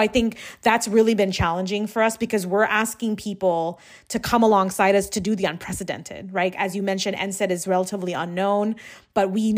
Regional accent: Sri Lanka; and I'm originally from Sri Lanka

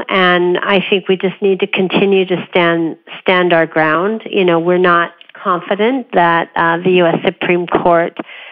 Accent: Arizona, United States; I'm a member of the Yaqui Nation here in southern Arizona, and our ancestral territory is also in northern Mexico.

